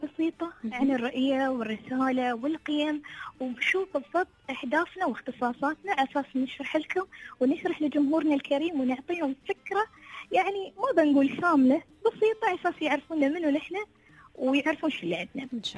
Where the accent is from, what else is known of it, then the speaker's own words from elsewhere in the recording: United Arab Emirates; احنا اماراتيين